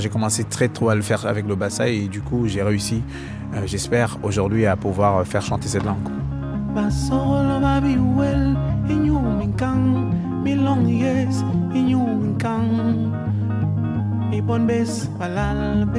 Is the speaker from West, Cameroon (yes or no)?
no; Yaoundé, Centre, Cameroon; born there; Je suis né à Yaoundé, au Cameroun, dans une famille de 16 enfants.